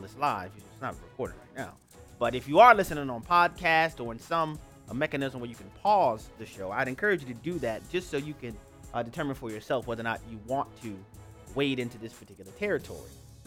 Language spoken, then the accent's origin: English; New Orleans, Louisiana, United States; Most of you know I grew up in New Orleans, Louisiana, which is a heavily Catholic city.